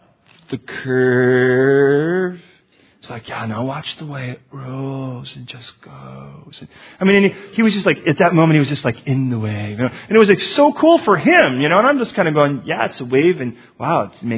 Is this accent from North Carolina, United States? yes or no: no; Chicago, Illinois, United States; I'm from Chicago. You don't surf in Chicago.